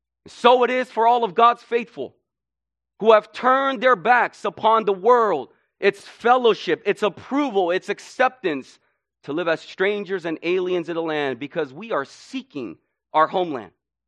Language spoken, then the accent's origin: English; California, United States; now in Fullerton, United States; people would know when I was in LA, I was from the Bay. From the way I talk, from the teams I rooted for, right, to my pride from being from the Bay.